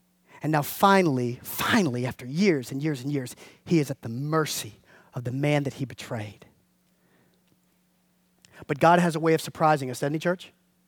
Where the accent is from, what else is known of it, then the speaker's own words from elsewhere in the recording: Macon, Georgia, United States; Maybe it's you know half redneck growing up in Macon, Georgia.